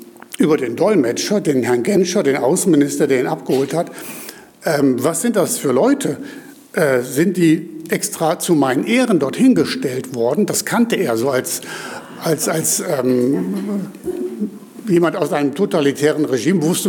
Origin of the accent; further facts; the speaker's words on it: Cologne, North Rhine-Westphalia, Germany; Meine Frau und ich, wir kommen ja beide aus Köln und ich selber wohnte während Schule und Studium am Stadtrand von Köln